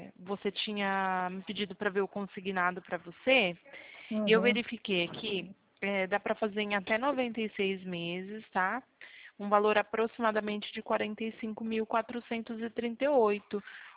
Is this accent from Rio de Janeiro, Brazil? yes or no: no; Porto Ferreira, São Paulo, Brazil